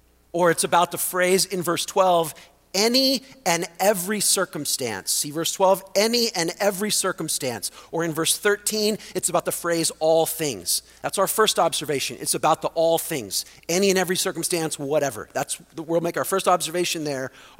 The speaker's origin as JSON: {"language": "English", "town": "North Hollywood", "region": "California", "country": "United States", "tie": "born or raised there", "said": "I grew up in North Hollywood, lots of chances to see actors and athletes."}